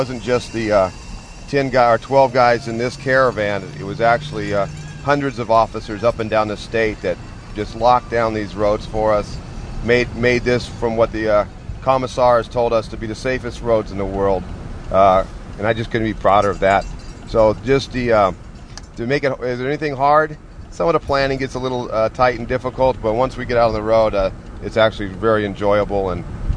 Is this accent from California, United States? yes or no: yes; Fairfield, California, United States; the Solano Bicycle Classic in Fairfield, my hometown